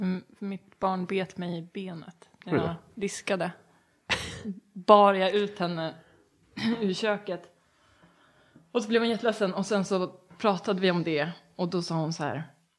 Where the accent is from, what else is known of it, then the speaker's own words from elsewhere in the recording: Enhörna, Stockholm County, Sweden; Alltså, jag kommer ifrån Enhörna. Från början, utanför Södertälje.